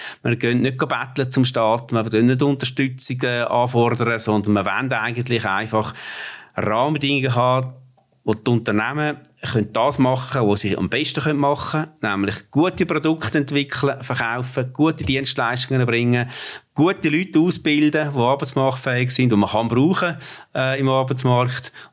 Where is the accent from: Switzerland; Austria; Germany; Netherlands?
Switzerland; Aargau; ich bin ein Aargauer im Migrationshintergrund. Also, ich glaube, Weniger entscheidend ist die Aargauer Herkunft.